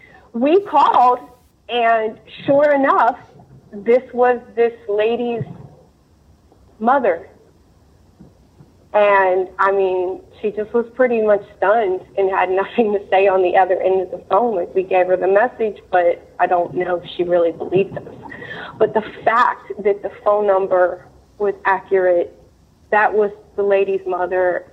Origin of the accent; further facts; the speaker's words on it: Cincinnati, Ohio, United States; I am from Cincinnati, Ohio.